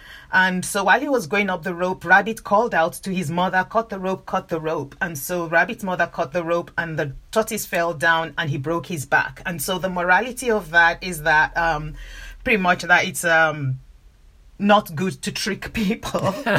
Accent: Nigeria; I grew up in Nigeria. I'm Nigerian

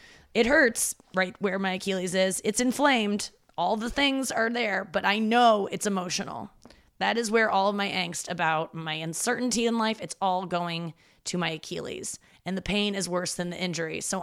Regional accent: St. Louis, Missouri, United States; I'm obviously from St. Louis

